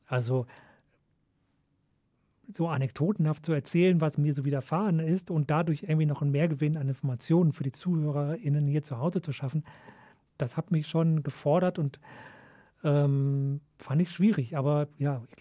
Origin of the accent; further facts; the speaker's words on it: Düsseldorf, North Rhine-Westphalia, Germany; Das kann man als Düsseldorfer kaum vermeiden.